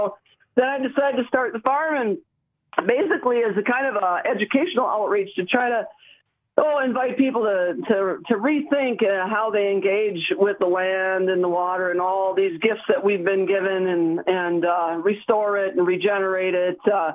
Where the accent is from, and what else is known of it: Milwaukee, Wisconsin, United States; born or raised there